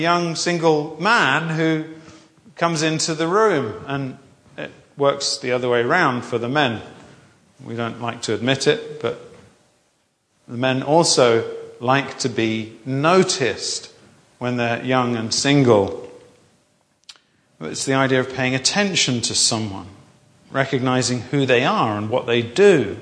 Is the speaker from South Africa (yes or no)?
no; England, United Kingdom; as a Brit, I've no idea what the culture is in Northern Ireland, but in Southern England, the culture is we don't mention it.